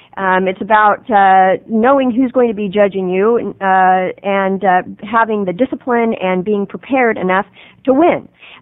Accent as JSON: {"language": "English", "town": "Dufur", "region": "Oregon", "country": "United States", "tie": "born or raised there", "said": "I grew up in Dufour, Oregon. I went to high school. High school consisted of 55 students, 14 in my class."}